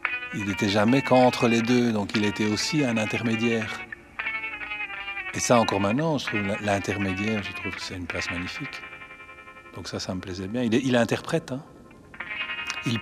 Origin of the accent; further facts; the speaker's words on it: DR Congo; also born or lived in Etterbeek, Belgium; Je suis reparti très vite au Congo belge à l'époque. Je devais avoir 6 semaines et puis j'ai vécu toute ma jeunesse au Congo.